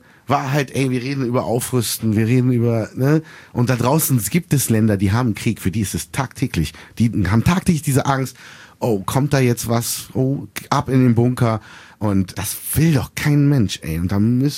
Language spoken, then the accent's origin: German; Berlin, Germany; born there; Menschen wie mich, die hier geboren sind, in Berlin geboren sind, ich liebe mein Heimatland Deutschland, ich singe auf Deutsch, ich texte auf Deutsch, ich denke auf Deutsch.